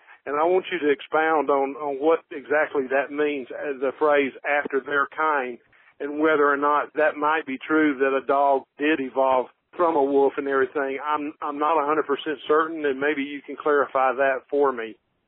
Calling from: Hartsville, Alabama, United States; I'm calling from Hartsville, Alabama.

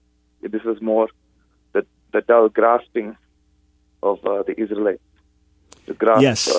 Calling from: Regina, Saskatchewan, Canada; I'm from Regina.

